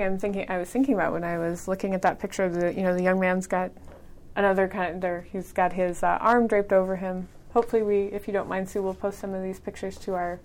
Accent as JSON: {"language": "English", "region": "Colorado", "country": "United States", "lives_now": "Iowa, United States", "said": "I don't know how they score them here in Iowa because I'm from Colorado, but you would score points as a team."}